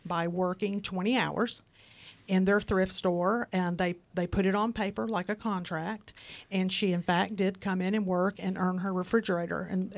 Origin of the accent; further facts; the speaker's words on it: Huntsville, Alabama, United States; And I was born and raised in Huntsville. I love my community.